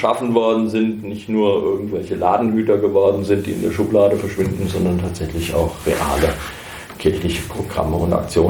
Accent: Herborn, Hesse, Germany; 56 Jahre alt, geboren in Herborn und dort auch groß geworden. Studiert habe ich in Heidelberg und in Marburg.

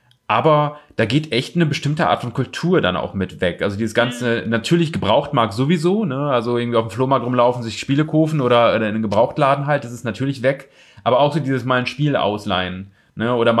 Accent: Osnabrück, Lower Saxony, Germany; da wo ich herkomme aus Osnabrück

